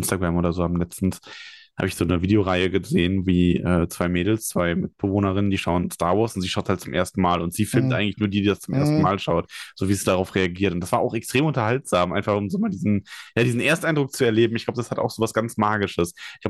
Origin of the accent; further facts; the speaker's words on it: Solingen, North Rhine-Westphalia, Germany; now in Bavaria, Germany; In Solingen, ist in der Nähe von Düsseldorf und Köln, Wuppertal, da die Ecke. Und wohne inzwischen aber in Bayern.